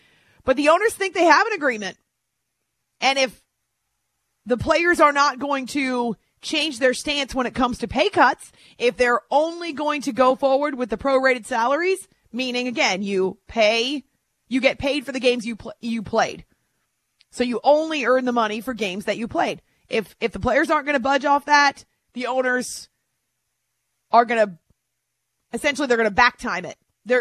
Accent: New Hampshire, United States; in the basement of our log cabin when we were growing up in New Hampshire.

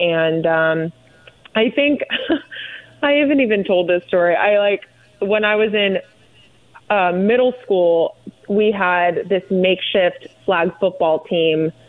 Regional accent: Boulder, Colorado, United States; also born or lived in Tampa, Florida; Well, I grew up in Boulder, Colorado. So what's interesting about that, though, is I was actually born in Tampa, Florida.

